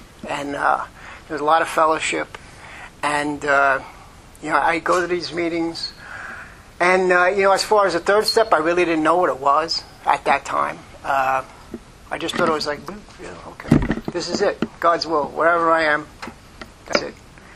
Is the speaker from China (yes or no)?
no; Flushing, New York, United States; I grew up in Flushing, and I went to St. Michael's Grammar School.